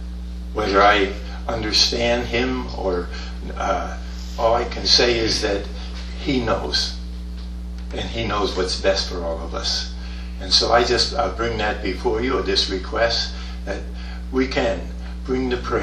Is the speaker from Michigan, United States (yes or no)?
no; Bethlehem, Pennsylvania, United States; And I was born in Bethlehem. I worked in Bethlehem Steel for 23 years.